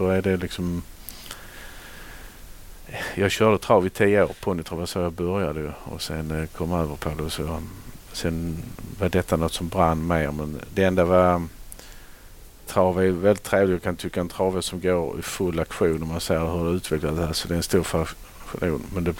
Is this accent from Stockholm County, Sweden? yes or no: no; Flyinge, Skåne, Sweden; Jag är uppvuxen i Flyinge och född där i en by.